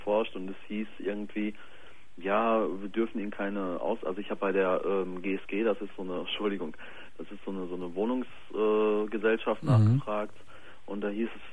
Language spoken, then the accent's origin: German; Dortmund, North Rhine-Westphalia, Germany; now in Nordenham, Germany; Ich komme eigentlich aus Dortmund. Bin nach Nordenham hingezogen, um sie kennenzulernen.